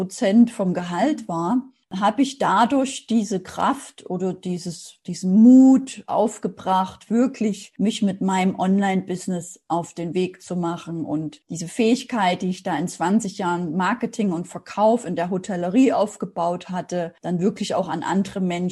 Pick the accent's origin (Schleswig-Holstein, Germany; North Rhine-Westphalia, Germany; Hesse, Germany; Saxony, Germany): Saxony, Germany; Dresden; Ich bin ja in Dresden aufgewachsen.